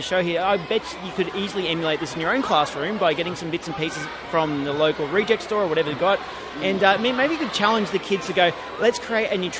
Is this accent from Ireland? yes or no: no; Australia; as an Australian